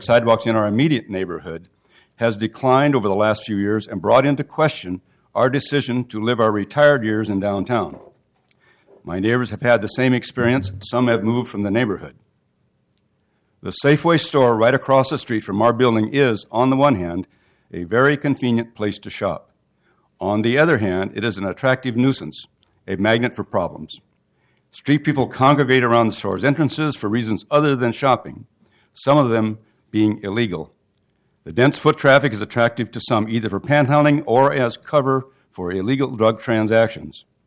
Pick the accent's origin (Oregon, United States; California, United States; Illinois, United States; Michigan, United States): Oregon, United States; Portland; I retired and returned to my hometown of Portland, Oregon 5 years ago. My wife and I, both Portland natives